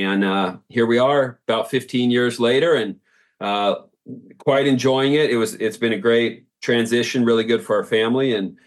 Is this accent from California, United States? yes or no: yes; California, United States; also born or lived in North Dakota; I was born in North Dakota, but grew up my winters and my schooling here in Northern California.